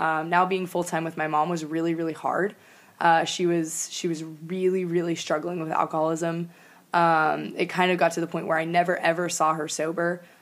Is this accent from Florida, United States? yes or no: yes; Florida, United States; I grew up in Florida